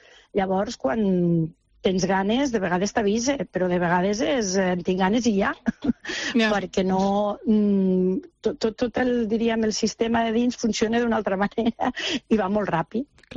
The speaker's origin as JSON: {"language": "Catalan", "town": "Martorell", "region": "Catalonia", "country": "Spain", "said": "Jo sóc de Martorell i si vaig a Martorell ja més o menys ja em coneix tothom"}